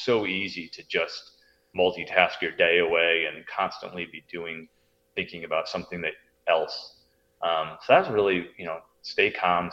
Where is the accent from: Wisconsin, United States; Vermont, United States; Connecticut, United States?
Connecticut, United States; So I told you I'm from Connecticut originally.